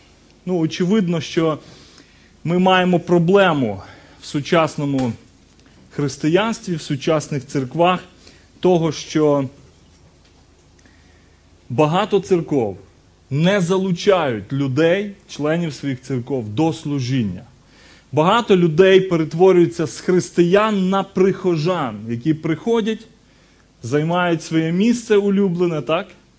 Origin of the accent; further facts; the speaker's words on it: Lutsk, Volyn Oblast, Ukraine; Я родився, живу, виріс і служу в місті Луцьку, це Західна Україна, Волинська область. Мені зараз 38 років.